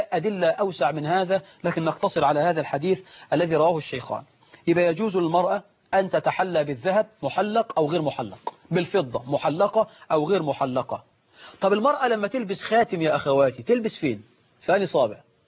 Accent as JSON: {"language": "Arabic", "country": "Egypt", "said": "في النوبة عندنا في مصر، في اليمن والحجاز وبعض الدول العربية الخليجية"}